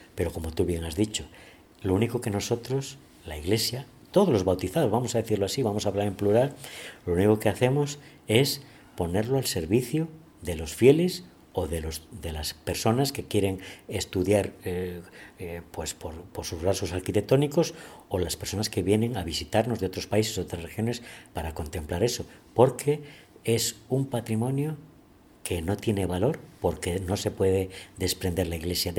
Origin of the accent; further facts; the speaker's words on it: Spain; Sabemos que incluso en los últimos años el turismo está creciendo en España. Es cierto que somos un país de sol